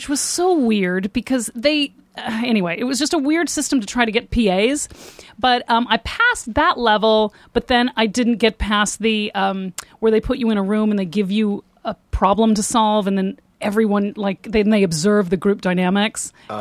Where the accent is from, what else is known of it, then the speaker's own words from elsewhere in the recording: Fort Worth, Texas, United States; You know, I grew up in Fort Worth, Texas, and then I went to University of Florida